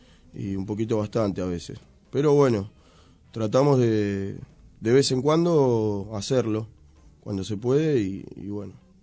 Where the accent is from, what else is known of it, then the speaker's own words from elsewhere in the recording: Lanús, Buenos Aires Province, Argentina; Sí, somos de ahí, de Caraza, de Lanús. Mirá. Somos oriundos ahí